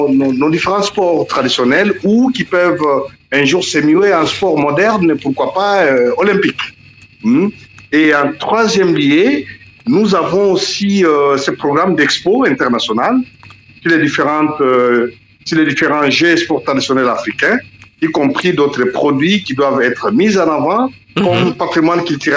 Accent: DR Congo; par exemple chez nous au Congo, nous avons besoin de nous réconcilier avec le Congo profond

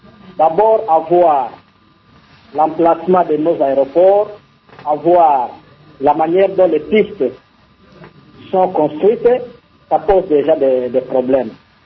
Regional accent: Bandundu, DR Congo; Chez nous, en République démocratique du Congo, j'ai été dans ma province de Bandundu

